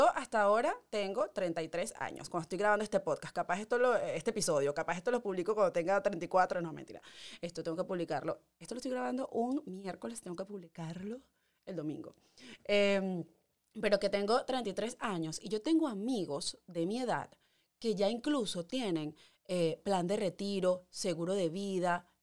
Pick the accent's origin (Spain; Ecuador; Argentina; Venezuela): Venezuela; moved away as an adult; now in New York, United States; cuando yo me vine de Venezuela no estaba todavía en la posición de declarar